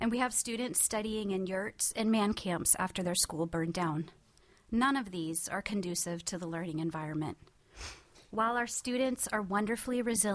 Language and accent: English; Delta Junction, Alaska, United States; I'm from Delta Junction, Alaska.